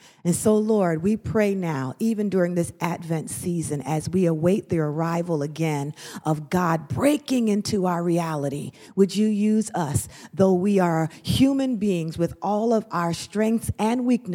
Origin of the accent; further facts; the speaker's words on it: Ghana; Yes, I'm from Ghana.